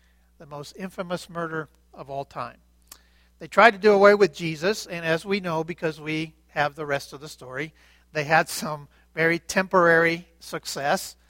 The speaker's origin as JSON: {"language": "English", "country": "Cuba", "moved": "yes", "said": "when I came from Cuba in 1961"}